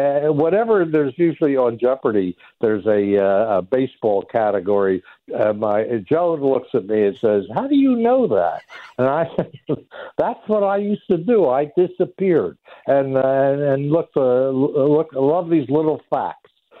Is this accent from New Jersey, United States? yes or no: yes; Trenton, New Jersey, United States; You know, again, I grew up in Trenton, New Jersey, as you know